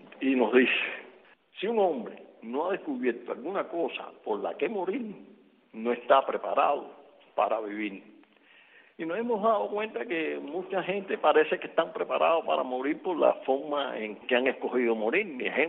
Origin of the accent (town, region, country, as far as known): Cuba